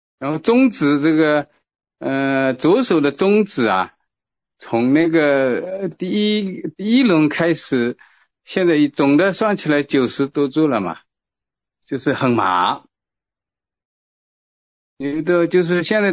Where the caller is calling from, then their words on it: Wenzhou, Zhejiang, China; 我是温州这边的